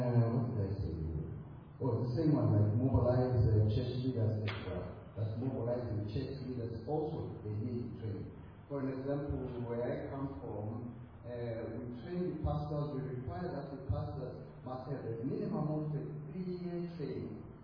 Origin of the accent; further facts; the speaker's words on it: Eswatini; I'm from Eswatini, for example, and it's a small country with about 1.2 million people